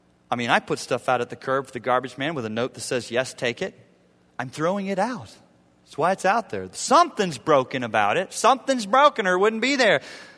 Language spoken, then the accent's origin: English; the South, United States; and I grew up in the South too